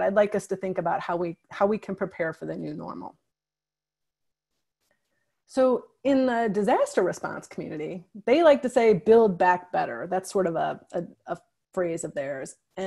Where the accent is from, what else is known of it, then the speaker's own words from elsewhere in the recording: St. Louis, Missouri, United States; I'm from St. Louis, Missouri.